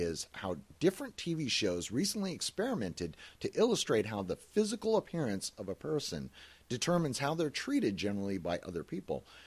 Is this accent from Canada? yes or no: yes; Canada; now in United States; as a Canadian who now lives in the United States and been here over half of my life now